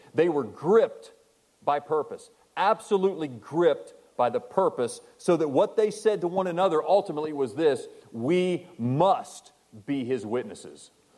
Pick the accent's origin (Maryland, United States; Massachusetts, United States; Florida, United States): Florida, United States; Lake Wales; I came to a church in my hometown in Lake Wells, Florida